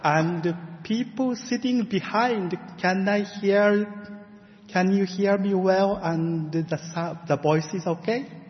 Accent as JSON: {"language": "English", "country": "Japan", "tie": "born or raised there", "second_language": "English", "said": "English is not my first language. And I was born and grown up in Japan."}